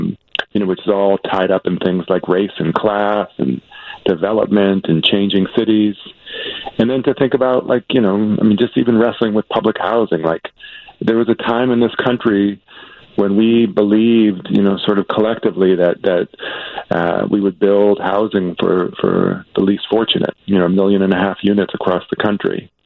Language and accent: English; Chicago, Illinois, United States; And I'm a Chicagoan. I was born here. I moved away for some of my working life, but I moved back about 5 or so years ago. So born and raised.